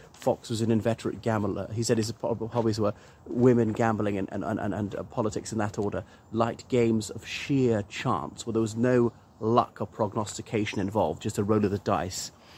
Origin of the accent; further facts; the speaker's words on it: Ireland; from Ireland.